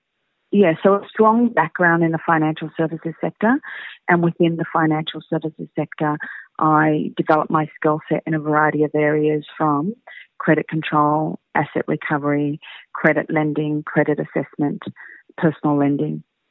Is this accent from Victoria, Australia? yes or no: yes; Melbourne, Victoria, Australia; also born or lived in Asia / London; I was born and bred in Melbourne, Port Melbourne actually, and I've lived in Melbourne all of my life, with the exception of a 5-year stint in Asia, where I lived and worked for 5 years, and a 3-year stint in London and Europe. But Melbourne is definitely home